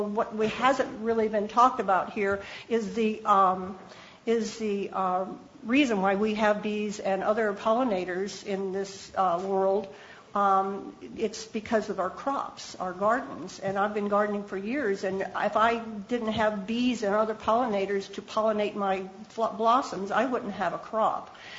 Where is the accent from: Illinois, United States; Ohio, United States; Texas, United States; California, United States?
Ohio, United States; Cleveland; I'm from Cleveland, Ohio